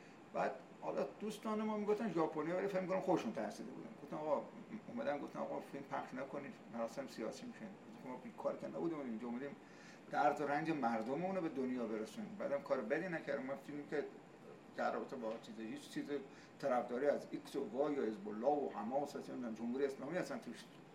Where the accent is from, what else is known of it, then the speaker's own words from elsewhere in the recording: Abadan, Khuzestan, Iran; ما چون آبادانی هستیم